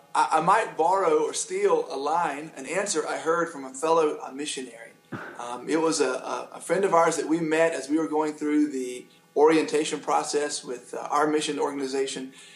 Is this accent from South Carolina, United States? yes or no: yes; Sumter, South Carolina, United States; we were living in Sumter, South Carolina. That's my hometown.